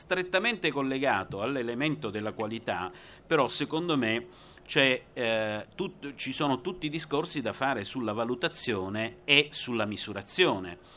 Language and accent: Italian; Calabria, Italy; Io sono profondamente sudista perché sono calabrese